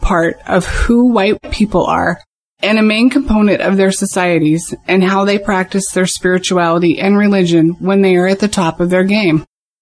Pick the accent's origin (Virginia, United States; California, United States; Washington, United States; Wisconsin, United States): Washington, United States; Seattle; from Seattle.